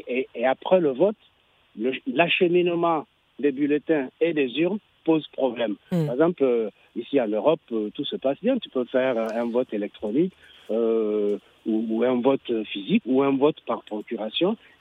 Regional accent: Zinder, Niger; moi je suis de Zender

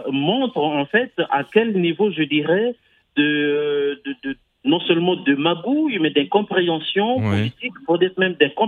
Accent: Brazzaville, Republic of the Congo; now in France; Donc, moi, je vis en France depuis plusieurs années déjà. Je suis Congolais de Brazzaville.

